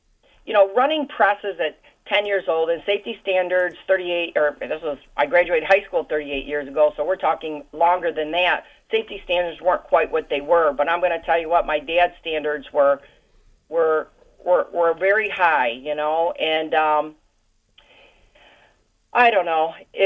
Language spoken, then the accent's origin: English; Detroit, Michigan, United States; also born or lived in Mississippi; I was born in Mississippi. My dad was born in Mississippi. My family's from there, farmers, cotton, sweet potatoes, and peanuts. And my dad said he didn't want to be a farmer, so probably the best move he ever did. And when he came to Detroit, I was a year old